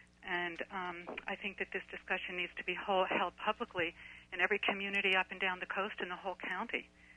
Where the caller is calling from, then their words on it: Fort Bragg, California, United States; I'm actually calling from Fort Bragg. I have a little store right on Main and Laurel in Fort Bragg